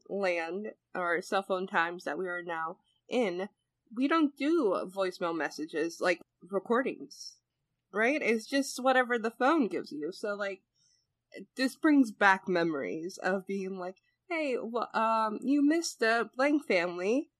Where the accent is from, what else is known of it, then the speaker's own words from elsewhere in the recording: Northeast, United States; because I'm from the Northeast and we talk fast, especially faster than the Midwest.